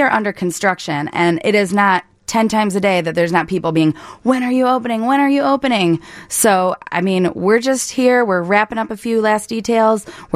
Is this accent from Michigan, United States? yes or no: yes; Michigan, United States; moved away as an adult; also born or lived in Denver; now in Seattle, United States; I grew up in Michigan myself, and so I always vacationed to Chicago as I was growing up. I moved to Denver right after high school and spent many, many years there